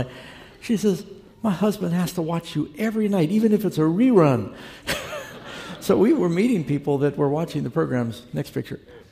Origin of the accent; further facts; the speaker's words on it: New York City, New York, United States; I had never been to the Statue of Liberty, and I grew up in New York City.